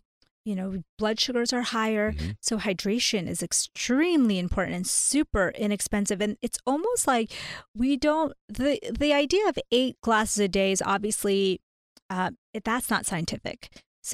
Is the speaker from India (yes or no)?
yes; India; now in United States